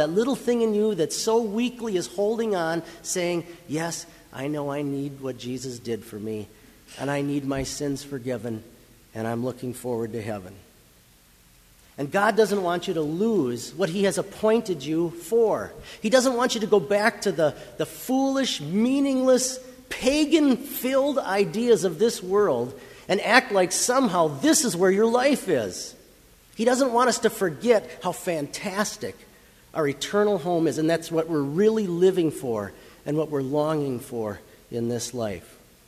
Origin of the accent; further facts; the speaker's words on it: Mankato, Minnesota, United States; because I grew up in Mankato.